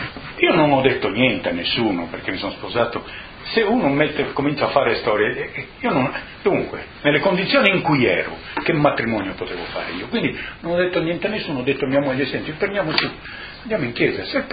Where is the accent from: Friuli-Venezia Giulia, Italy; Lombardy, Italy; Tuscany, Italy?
Friuli-Venezia Giulia, Italy; Trieste; born there; Ma io sono nato a Trieste